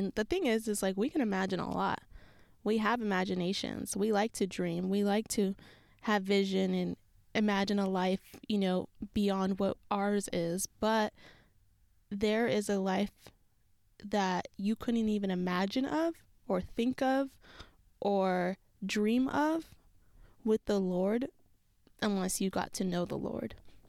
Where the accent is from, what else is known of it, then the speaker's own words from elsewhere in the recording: San Francisco, California, United States; now in Los Angeles, United States; I'm in LA, but I had just moved back out here because this is where I'm from San Francisco.